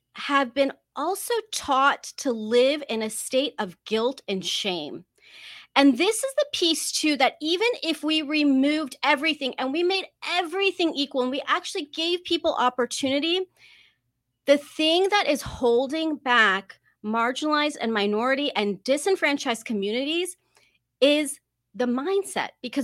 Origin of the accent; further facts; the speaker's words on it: District of Columbia, United States; growing up in the Muslim community here in the States, I grew up in the DC area and the Adams community, which is a great community.